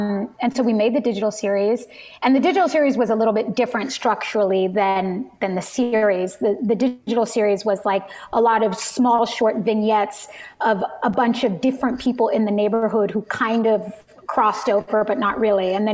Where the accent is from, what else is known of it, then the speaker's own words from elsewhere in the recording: Canoga Park, California, United States; also born or lived in East LA; I mean, I was born in East LA. It's a song about it. And I was raised in like, for the first kind of half of my childhood in Canoga Park, which actually was a very brown minority community.